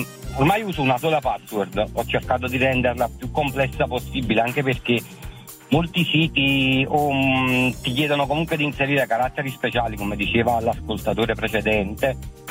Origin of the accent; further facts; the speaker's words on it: Avellino, Campania, Italy; now in Conegliano, Italy; Allora, io chiamo da Conegliano. Sto andando al lavoro, sono di Avellino però.